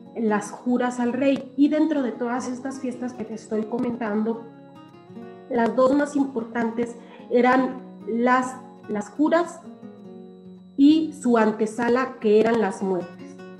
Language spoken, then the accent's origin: Spanish; Sain Alto, Zacatecas, Mexico; yo soy originaria de Sain Alto, y que tenemos la inquietud de hablar de los lugares donde nacimos